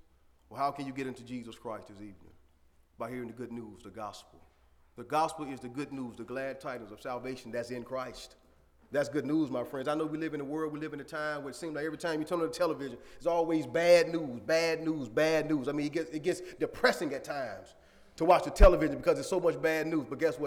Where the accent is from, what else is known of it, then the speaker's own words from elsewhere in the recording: Montgomery, Alabama, United States; I grew up in Montgomery, Alabama. And in the summertime, it get hot in Montgomery, Alabama.